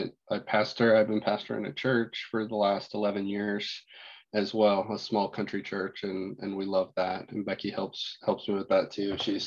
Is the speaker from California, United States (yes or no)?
no; Republic, Missouri, United States; We're from Republic, Missouri. It's Springfield, Missouri area, Southwest Missouri.